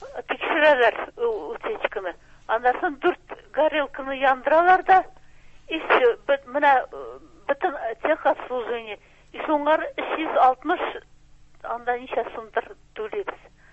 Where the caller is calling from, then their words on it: Kazan, Tatarstan, Russia; Мин Казаннан.